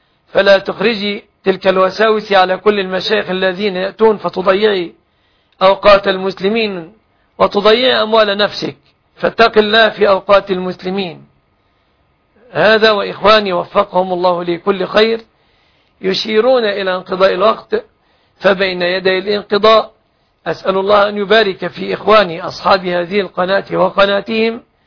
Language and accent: Arabic; Egypt; أن يحفظ بلادنا مصر